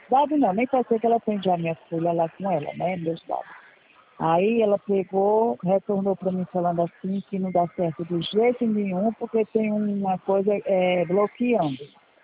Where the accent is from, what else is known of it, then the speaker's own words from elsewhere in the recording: São Paulo, Brazil; moved away; Eu sou de São Paulo